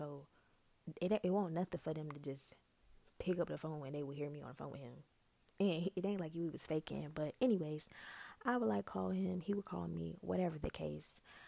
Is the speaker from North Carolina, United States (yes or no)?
yes; Raleigh, North Carolina, United States; But my grandma lives in my hometown, and so I had to go back to Raleigh at some point in time.